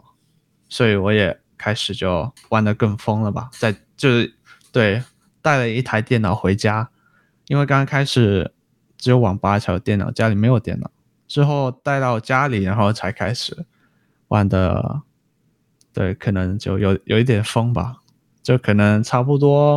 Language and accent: Chinese; Australia; also born or lived in China; 我今年23岁，我在澳大利亚这边出生，我是一位电竞选手，现在是在 Fnatic 的俱乐部下去打电竞。我爸爸妈妈都是中国人